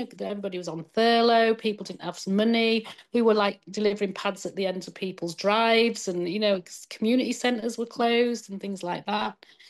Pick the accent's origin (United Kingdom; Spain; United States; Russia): United Kingdom; Leeds, Yorkshire and the Humber; No, God hasn't sent me. I come from Leeds, you know.